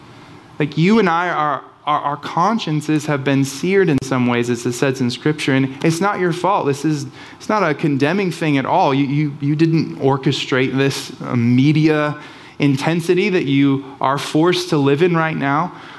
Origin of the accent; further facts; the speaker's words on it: California, United States; there was a terrible wildfire in my hometown in Northern California 3 years ago.